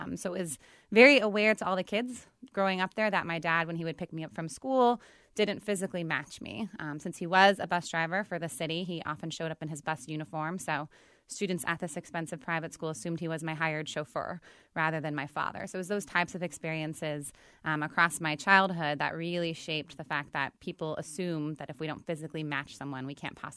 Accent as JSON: {"language": "English", "town": "Sacramento", "region": "California", "country": "United States", "tie": "born or raised there", "moved": "yes", "said": "Growing up in Sacramento was great. It's ranked as one of the more diverse, more integrated cities in California."}